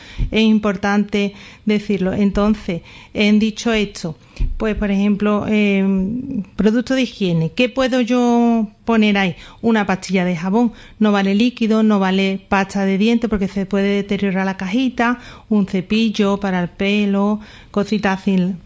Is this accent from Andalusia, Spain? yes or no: yes; Lebrija, Andalusia, Spain; yo soy de Lebrija, mi marido